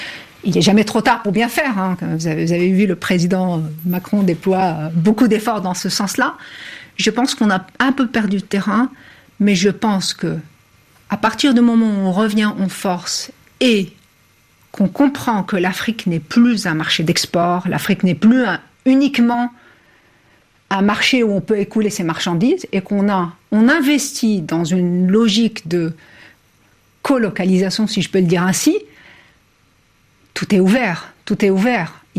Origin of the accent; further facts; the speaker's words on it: France; en tant que Française, je suis triste de faire ce constat